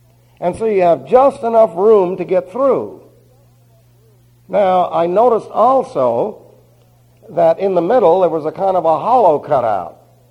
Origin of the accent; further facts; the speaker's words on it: New York City, New York, United States; Now, when I was a boy growing up in New York City, that was quite common.